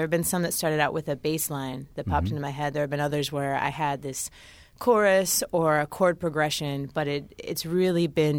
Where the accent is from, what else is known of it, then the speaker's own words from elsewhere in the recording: Aberdeen, Washington, United States; also born or lived in Des Moines; Yeah, I grew up in Aberdeen, Washington. It's about an hour and a half south of Seattle.